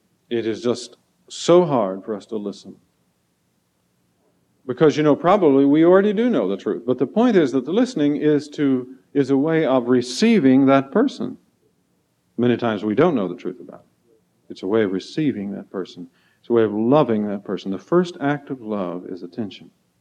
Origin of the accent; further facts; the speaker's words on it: the Ozarks, United States; back where I was raised in the Ozarks